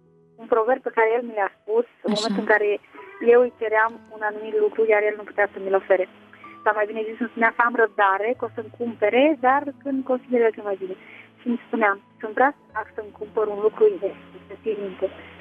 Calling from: Italy; Da, vă sunt din Italia, vă ascult pe internet.

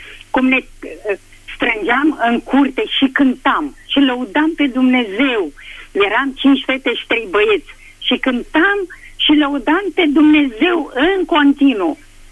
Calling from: Craiova, Dolj, Romania; de la Craiova

